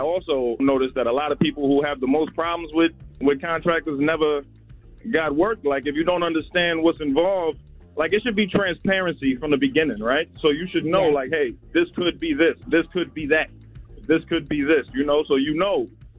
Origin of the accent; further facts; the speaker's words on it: New Jersey, United States; now in Atlanta, United States; I'm from Jersey. I'm in Atlanta right now, though.